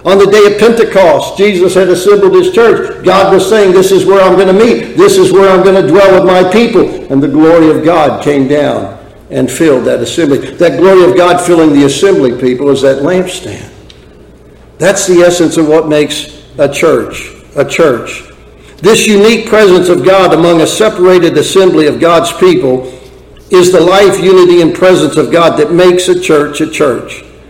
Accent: United States; I can exert that I am a descendant of one who has, and that I am an American. This is my history, you see.

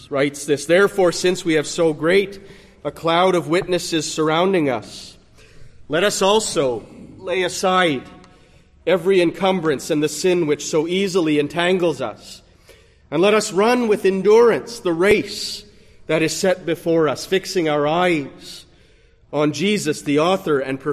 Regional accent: Canada; also born or lived in United States; I am from Canada, where my home is, where my wife is, where my family and my church and all of the comfortable trappings of familiarity were

